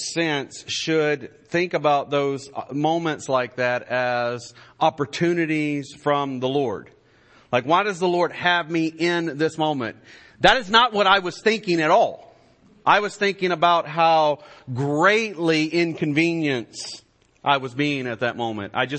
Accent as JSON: {"language": "English", "town": "Greenville", "region": "Mississippi", "country": "United States", "tie": "born or raised there", "said": "if you're going to my hometown of Greenville, you cut across there to get on Highway 1 to drive into Greenville."}